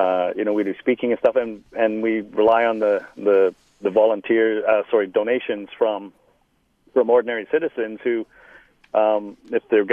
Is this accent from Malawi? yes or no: no; Liverpool, North West England, United Kingdom; born there; and I was born in Liverpool.